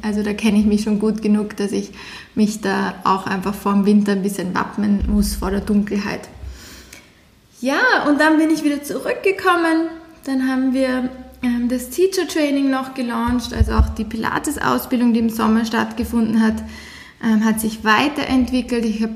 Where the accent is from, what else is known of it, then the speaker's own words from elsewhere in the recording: Vienna, Austria; als Wienerin zu unterschreiben, dass man jetzt wirklich also Niederösterreicherin ist